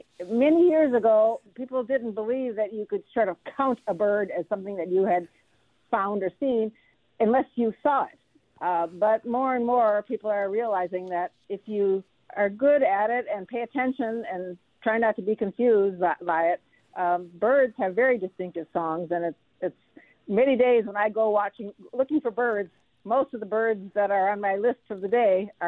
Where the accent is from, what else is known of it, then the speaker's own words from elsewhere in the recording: Wausau, Wisconsin, United States; when I grew up in Wausau, cardinals were nowhere around here. They did not come this far north at all.